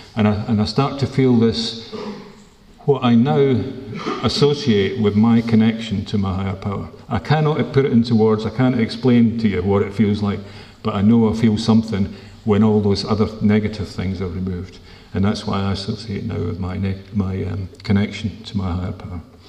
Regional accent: Scotland, United Kingdom; Originally, I'm from Scotland, from near Edinburgh.

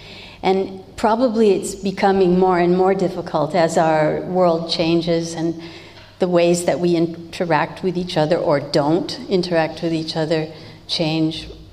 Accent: Massachusetts, United States; I went with a study group of about 30 other kids from all over my country, the U.S. I'm from Massachusetts.

